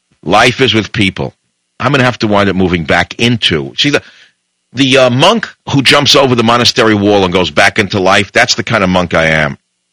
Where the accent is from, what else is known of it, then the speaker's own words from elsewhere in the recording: New York, United States; That's what I grew up with in New York, is that whole thing.